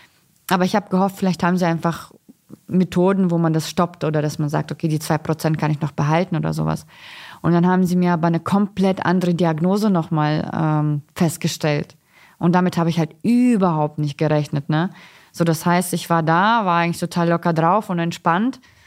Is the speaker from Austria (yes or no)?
no; Kazakhstan; moved away; also born or lived in Russia; ich komme ja gebürtig aus Kasachstan. Das heißt, wir hatten dort überhaupt keine Möglichkeiten und in Russland auch nicht. Ich habe da ja auch 3 Jahre gelebt.